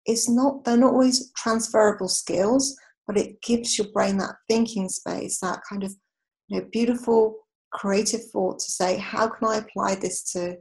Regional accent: United Kingdom; obviously I'm British, you can tell from the accent

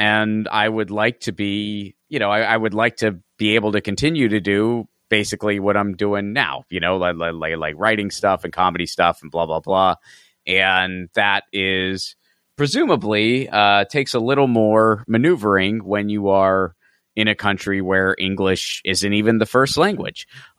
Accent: Pittsburgh, Pennsylvania, United States; And this was when I was still living in Pittsburgh, my hometown.

